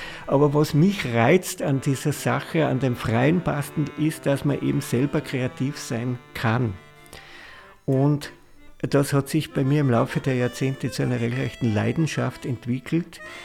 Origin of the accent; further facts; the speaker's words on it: Bad Aussee, Styria, Austria; Ich bin ein gebürtiger Ausseher